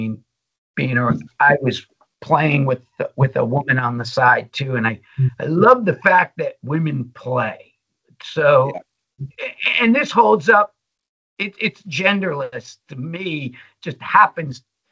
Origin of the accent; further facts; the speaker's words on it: New Jersey, United States; growing up on the Jersey Shore and then going to college, I was really